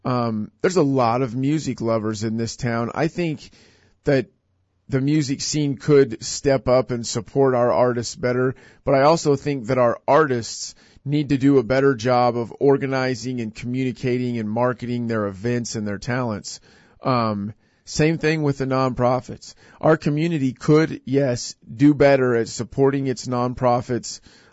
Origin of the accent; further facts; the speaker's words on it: Hutchinson, Kansas, United States; Third Thursday is an event, that happens here in Hutchinson, Kansas, my hometown.